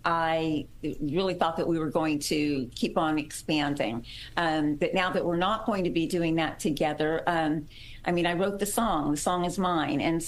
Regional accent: Albuquerque, New Mexico, United States; And I come from Albuquerque, New Mexico originally, which is not a huge, it's not like New York, but it's a city.

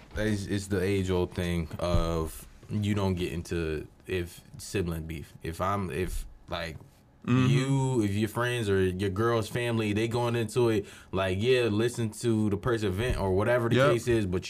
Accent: Philadelphia, Pennsylvania, United States; I come from Philly. I talk my shit.

